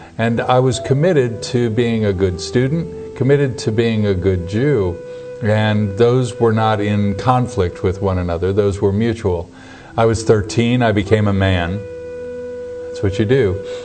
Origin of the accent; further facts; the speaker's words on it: Kansas City, Missouri, United States; I was born and raised in Kansas City, right in the center of the U.S.